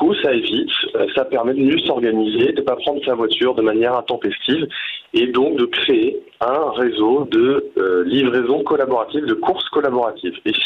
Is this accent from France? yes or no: yes; La Roche-sur-Yon, Pays de la Loire, France; moi, je suis vendéiss. Hein. Donc, je suis né à La Roche-sur-Yon, et en fait, on a habité toujours dans les zones rurales à côté.